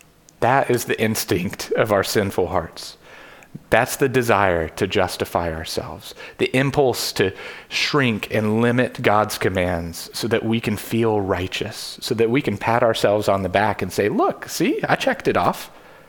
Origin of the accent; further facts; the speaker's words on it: Kentucky, United States; I'm not from here. I'm from Kentucky.